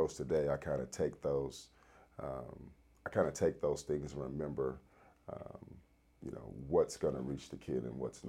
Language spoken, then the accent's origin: English; Los Angeles, California, United States; Growing up, I grew up in South Central, so there was a lot of extracurricular activities going on